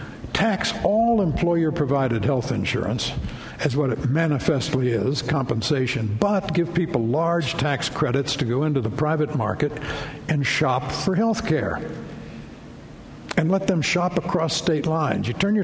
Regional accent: Champaign, Illinois, United States; born there; I was born in 1941 in Champaign, Illinois, a university town with fine hospitals.

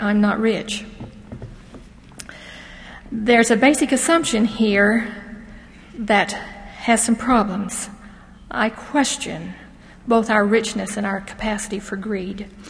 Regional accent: Utah, United States; really, I went to school in Carbon County, but I grew up in Emory County. If you're from Emory County, as I am

